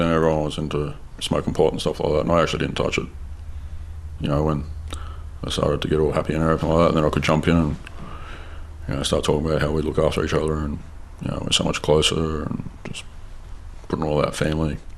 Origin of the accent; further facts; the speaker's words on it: Blacktown, New South Wales, Australia; I grew up in Western Sydney, so Blacktown. It was all mainly like just white Australians. Everyone was pretty poor.